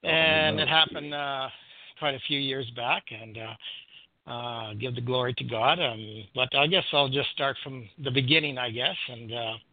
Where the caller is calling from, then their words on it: Canada; I'm calling from Canada.